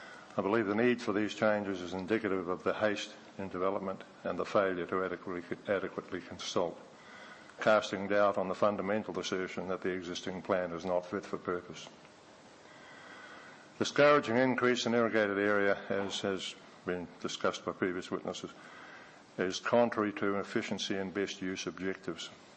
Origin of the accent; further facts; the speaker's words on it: Maniototo, Otago, New Zealand; I'm a farmer from Maniototo